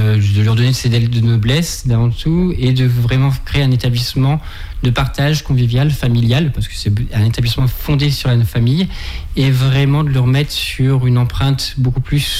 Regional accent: Normandy, France; born there; donc j'ai 39 ans maintenant, je suis natif de Normandie

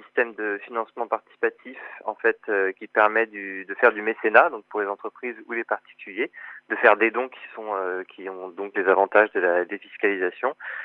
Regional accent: Saint-Jean-de-Monts, Pays de la Loire, France; je suis originaire de Saint-Jean-de-Monts, je suis montois. Donc, il y avait évidemment la tâche du fait que j'ai grandi là-bas et du fait que j'ai mes repères là-bas.

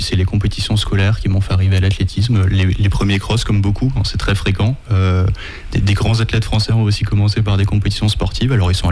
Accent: Île-de-France, France; Alors, je viens de région parisienne. J'habite là-bas la majeure partie du temps, sauf quand je voyage justement pour la photographie.

